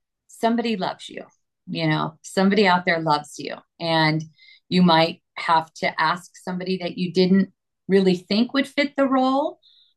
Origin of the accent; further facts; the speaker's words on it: California, United States; I was living in the San Francisco Bay Area. I'm from California